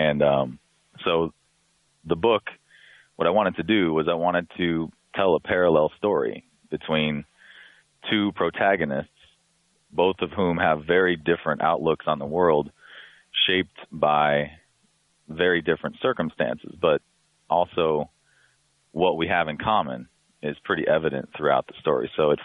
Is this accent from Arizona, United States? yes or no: yes; Arizona, United States; I got to go to my home state, which is Arizona